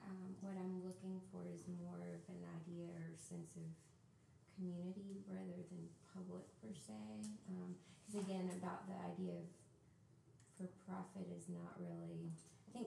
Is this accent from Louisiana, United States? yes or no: no; Memphis, Tennessee, United States; also, and I'm from Memphis